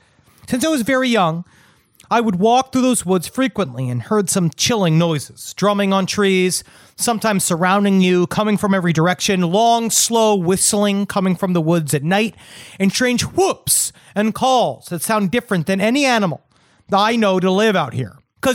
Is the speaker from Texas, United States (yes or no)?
yes; Texas, United States; I grew up in Texas as well, and I didn't actually realize how crazy my childhood was until I was quite a bit older